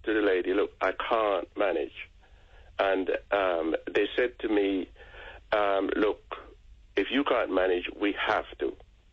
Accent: Jamaica; I came from Jamaica.

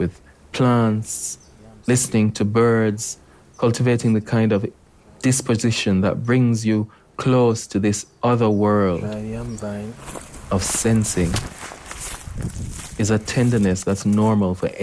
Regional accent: Jamaica; now in Leeds, United Kingdom; I'm a Jamaican who lives in Leeds.

